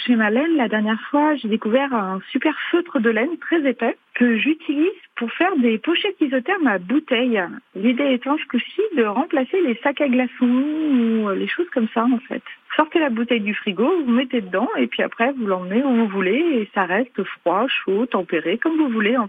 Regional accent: Yssingeaux, Auvergne-Rhône-Alpes, France; now in Lyon, France; Alors moi, je suis à Lyon, mais j'ai grandi à Issingeau, ouais, et je travaille pas mal par là-bas, ouais.

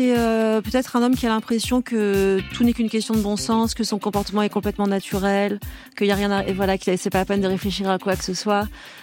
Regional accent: Belgium; accent: Belgian; j'ose pas souvent dire ce mot parce qu'avec mon accent belge

